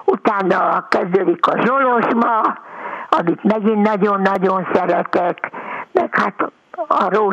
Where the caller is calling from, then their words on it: Nemeshany, Veszprém County, Hungary; Nemeshagyból vagyok, Veszprém megyéből, az egész kicsike kis faluból.